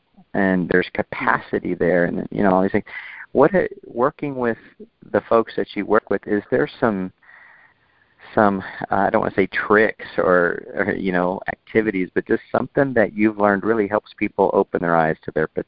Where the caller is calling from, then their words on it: Dallas, Texas, United States; I'm calling from Dallas, Texas.